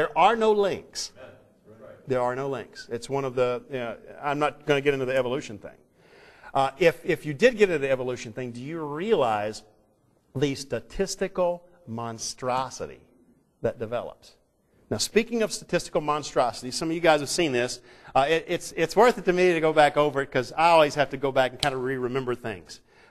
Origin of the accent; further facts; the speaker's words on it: Texas, United States; Now I'm from Texas. Texas is big.